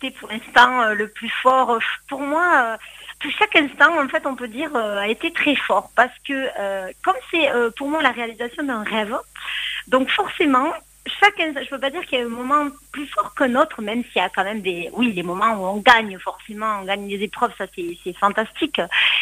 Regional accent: Perpignan, Occitanie, France; puisque je suis du Sud

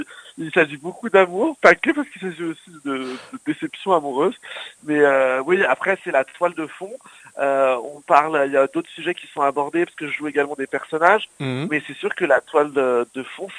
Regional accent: Paris, Île-de-France, France; j'ai 33 ans, je suis parisien

